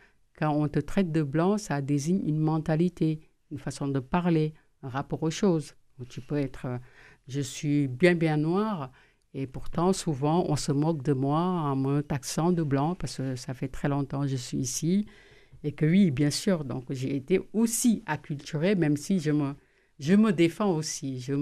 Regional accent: Senegal; Alors que je suis toute noire, c'est pas vraiment... Il y a une expression chez nous au Sénégal

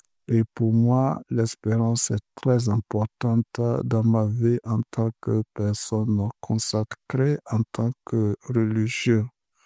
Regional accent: Burkina Faso; moved away as an adult; now in Toulouse, France; Je suis originaire du Burkina Faso. Je suis arrivé à Toulouse en mars 2024

